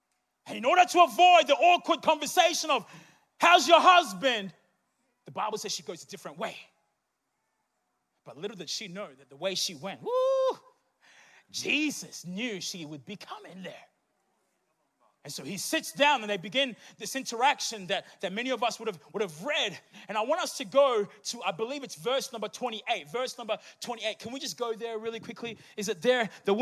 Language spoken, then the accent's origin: English; Dunedin, Otago, New Zealand; English is a second language; Speaking from experience, from a little boy, my first day at school in New Zealand, in Dunedin, I couldn't speak a word of English, but God had a plan for my life.